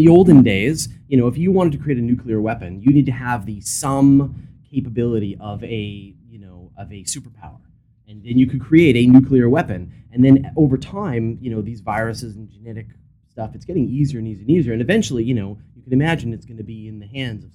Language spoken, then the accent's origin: English; Canada; as a Canadian